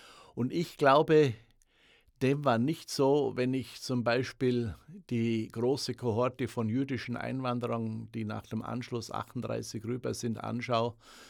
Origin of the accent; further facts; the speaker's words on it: Vorarlberg, Austria; accent: Bregenzerwald dialect; now in United States; in meiner Heimat, im Brengzer Wald in Vorarlberg, angenommen zu werden, habe ich weiterhin den Dialekt sprechen müssen. Wenn ich den Bregenzerwälder Dialekt, der sehr eigenartig ist und sehr ans Schweizerdeutsche anmutet, nicht gesprochen hätte